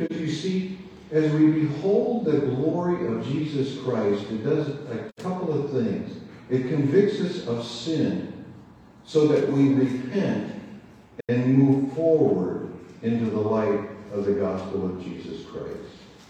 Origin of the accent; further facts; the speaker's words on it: Iowa, United States; So I went back to my hometown, because I was out in Colorado at the time, came back to Iowa